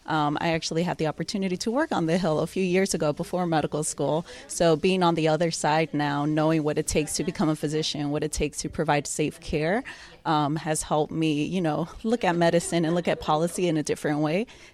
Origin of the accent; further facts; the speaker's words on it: Nicaragua; now in United States; I myself come from an underserved community. I'm an immigrant from Nicaragua